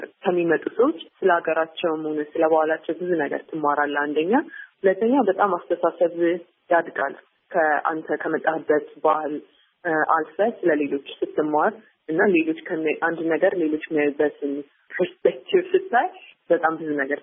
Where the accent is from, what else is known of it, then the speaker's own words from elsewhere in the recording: Bahir Dar, Amhara, Ethiopia; ያደኩት ባህር ዳር ከተማ ውስጥ ነው። ኢትዮጵያ አፍሪካን ሊደርሺፕ አካዳሚ ከመሄዴ በፊት የአስረኛ ክፍል የተማርኩት ባህር ዳር ውስጥ ኤስኤስ ሄርማን ግማይነር የሚባል ትምህርት ቤት ነው።